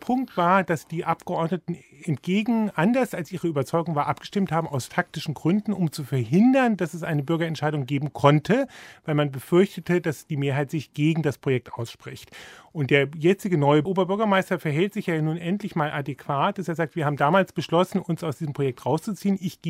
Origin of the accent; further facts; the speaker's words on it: Frankfurt am Main, Hesse, Germany; Ich komme ja aus Frankfurt-Main.